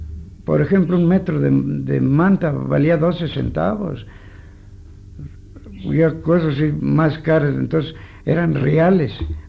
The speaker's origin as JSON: {"language": "Spanish", "town": "Juchitepec", "region": "State of Mexico", "country": "Mexico", "tie": "born there", "said": "Yo nací acá en Juchitepec."}